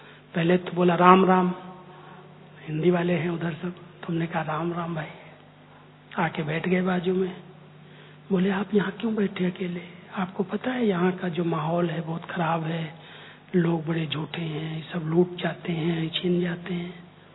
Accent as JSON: {"language": "Hindi", "region": "Uttar Pradesh", "country": "India", "said": "तो मैंने कहा कि भैया ऐसा है कि हम तो यूपी से आए हैं और राम के भगत हैं"}